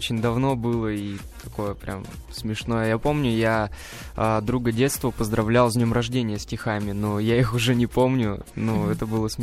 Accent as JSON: {"language": "Russian", "town": "Biysk", "region": "Altai Krai", "country": "Russia", "said": "Я из города Бийска, Алтайский край."}